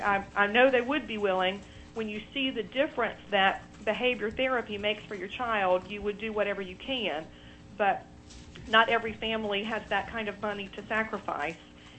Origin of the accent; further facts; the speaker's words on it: South Carolina, United States; I'm from South Carolina. You can probably hear my accent.